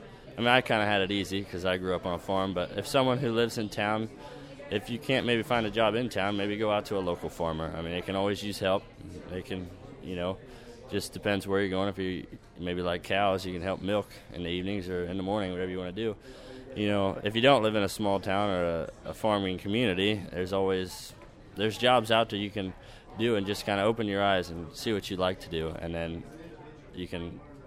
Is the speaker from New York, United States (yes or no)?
no; Versailles, Ohio, United States; Well, I come from Versailles, Ohio, which is in western Ohio